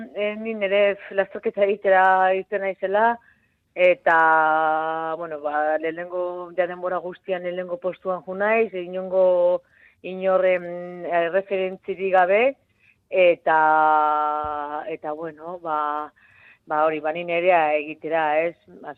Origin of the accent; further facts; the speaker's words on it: Mendaro, Basque Country, Spain; hiru aste barru hementxen nire herria, Mendaron